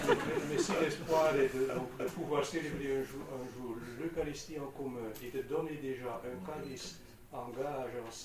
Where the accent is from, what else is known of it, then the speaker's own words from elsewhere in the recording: Belgium; Voyons un peu le développement de certains partis politiques chez nous en Belgique